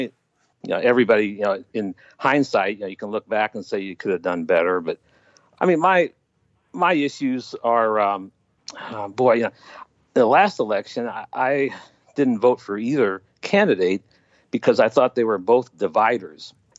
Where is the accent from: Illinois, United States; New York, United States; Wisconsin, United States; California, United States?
Illinois, United States; born there; now in Florida, United States; I was born a Democrat. I was born in Illinois.